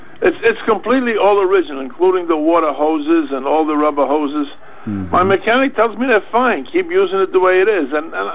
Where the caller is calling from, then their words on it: Floral Park, New York, United States; I'm calling from Floral Park, New York.